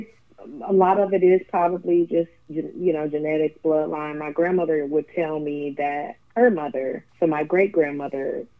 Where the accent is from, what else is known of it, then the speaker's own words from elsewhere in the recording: Detroit, Michigan, United States; And I'm from Detroit, so it was just music all around me with Motown and … and, you know, just all of it.